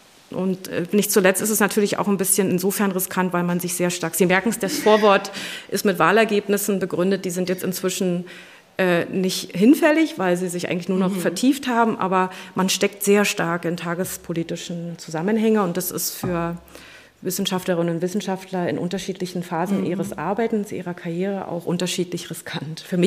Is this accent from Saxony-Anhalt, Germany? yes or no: no; Brandenburg, Germany; also das Buch ist natürlich getrieben gewesen von auch meiner Heimat, Ostdeutschland, Brandenburg und der Erfahrung dort